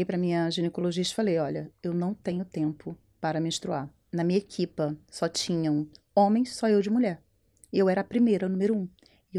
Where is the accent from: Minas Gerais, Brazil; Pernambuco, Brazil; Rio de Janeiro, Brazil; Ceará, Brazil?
Rio de Janeiro, Brazil; now in Portugal; a gente fala que eu vim do Rio de Janeiro, eu sou carioca.